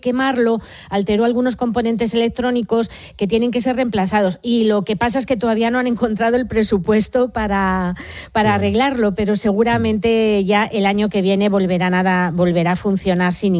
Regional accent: Madrid, Community of Madrid, Spain; pensando en la infancia, yo soy de Madrid, que digamos que no hay una tradición cofrade, ¿no?

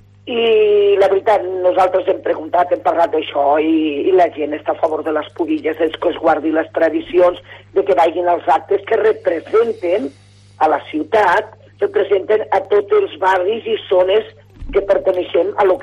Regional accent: Catalonia, Spain; De muntanya, de la Cerdanya, lleidatana.

